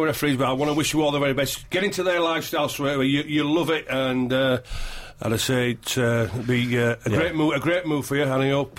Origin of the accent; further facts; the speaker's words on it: England, United Kingdom; We're Englishmen going out there, being an Englishman, you know, for the bit of stick that you will receive.